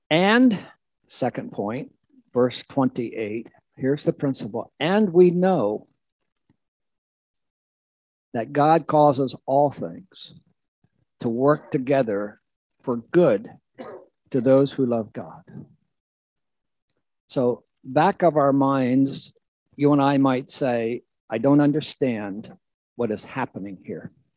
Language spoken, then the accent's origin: English; New Jersey, United States; Now, I'm from New Jersey, so we only live in hope vicariously.